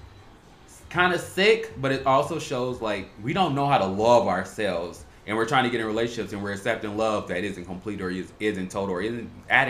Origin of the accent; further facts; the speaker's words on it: Chicago, Illinois, United States; especially, like, growing up in Chicago, like, a lot of gay boys glamorize this, like, hood life aesthetic